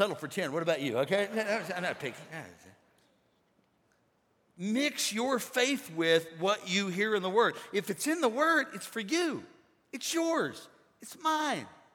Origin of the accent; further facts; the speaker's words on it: Missouri, United States; born there; now in Florida, United States; I identify as an American. On my driver's license, it says that I am a resident of Florida. Born in Missouri.